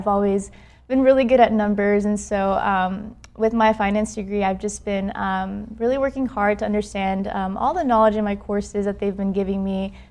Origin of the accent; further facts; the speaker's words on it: Houston, Texas, United States; I'm from Houston, Texas, born and raised.